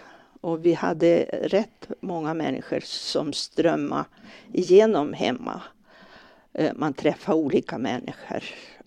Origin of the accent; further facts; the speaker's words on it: Åsele, Västerbotten County, Sweden; Ja, jag kommer ifrån Åsele och bor nu på Hallbacken.